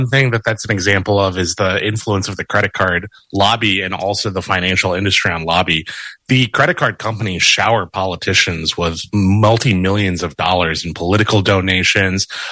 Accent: Palo Alto, California, United States; Hey, it's great to be here. Talking to my hometown station. I used to do some work for KLW back in the day in high school, actually.

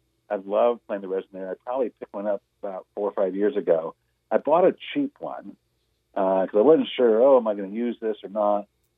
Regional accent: San Francisco, California, United States; And growing up in San Francisco was such a, you know, a hodgepodge of influences, again, sort of all mixed together.

